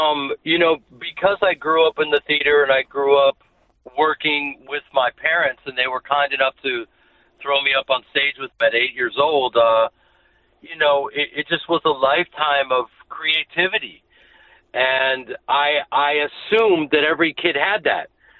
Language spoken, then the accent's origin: English; Chicago, Illinois, United States; and it's the night after I do my hometown Chicago.